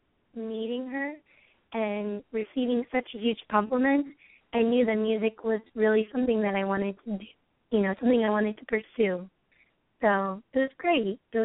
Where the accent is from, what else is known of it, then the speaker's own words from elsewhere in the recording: Arizona, United States; I grew up in Arizona, and I went to this underground bar